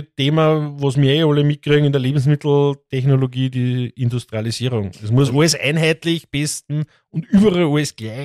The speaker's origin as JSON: {"language": "German", "region": "Lower Austria", "country": "Austria", "said": "weil bei uns im Mostviertel ist es ja so, es gibt so viele Straßenhanger, so viele Streuobstwiesen"}